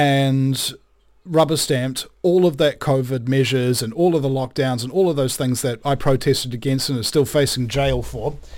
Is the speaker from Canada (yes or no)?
no; New Zealand; And yeah, I'm the Kiwi who has the US talk radio show.